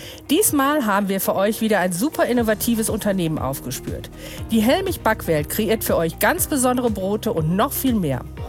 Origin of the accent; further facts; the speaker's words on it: Rheine, North Rhine-Westphalia, Germany; Rheine ist für mich mein Lebensmittelpunkt, mein Wohlfühlort, meine Heimatstadt, mein Arbeitsort.